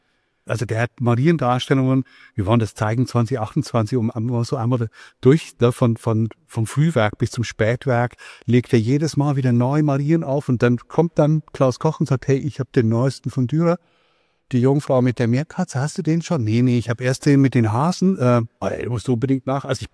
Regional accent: Switzerland; Ich bin Schweizer, ich bin Europäer

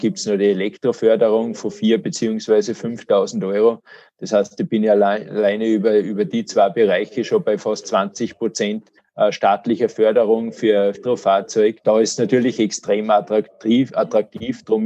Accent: Salzburg, Austria; was uns natürlich als Salzburger Unternehmer auch sehr, sehr freut

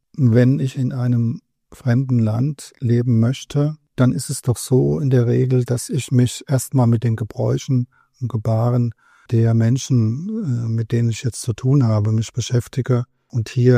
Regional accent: Hanau, Hesse, Germany; now in Berlin, Germany; Ich bin in Hanau geboren. Ja, ich habe dort mein Abitur gemacht und dann habe ich in Frankfurt Jura studiert und dann war ich in einigen Anwaltskanzleien, bis ich eine eigene eben hier in Berlin geführt habe.

